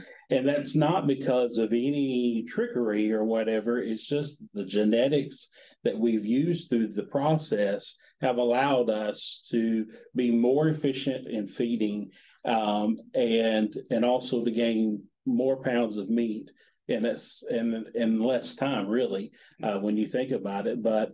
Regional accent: Arkansas, United States; moved away as an adult; I'm the transplant to Northwest Tennessee. I grew up in Southwest Arkansas, seventh generation for a poultry farm, beef cattle operation.

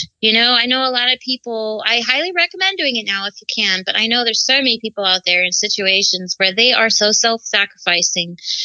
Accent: Grand Rapids, Michigan, United States; also born or lived in Encinitas, California; I was born in Encinitas, California, which is basically in San Diego, California, Southern California. And my family moved our family to Michigan, Grand Rapids, Michigan, when I was around 10, 11 years old.

